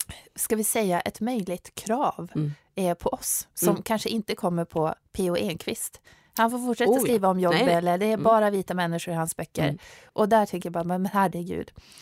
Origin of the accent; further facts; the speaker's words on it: Sweden; jag är vit medelklass, jag är uppväxt i Sverige. Jag har inte bott i 3 olika världsdelar och haft väldigt svåra upplevelser.